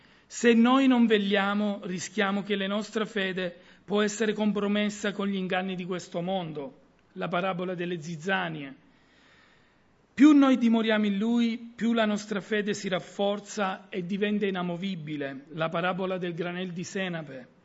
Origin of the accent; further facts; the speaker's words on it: Syracuse, Sicily, Italy; ne vengo dalla città di Siracusa dove c'è molto la pesca.